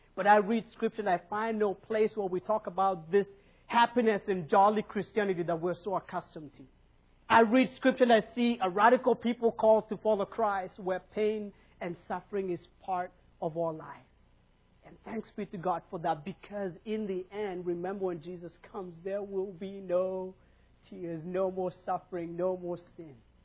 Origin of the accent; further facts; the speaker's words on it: Kenya; I'm from Kenya. If you know anything about Africa.